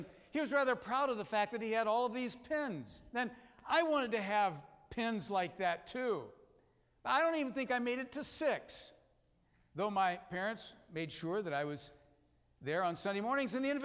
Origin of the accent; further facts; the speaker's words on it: Lindsay, Ohio, United States; I can remember as I was growing up in Lindsay, Ohio, it was just a tradition.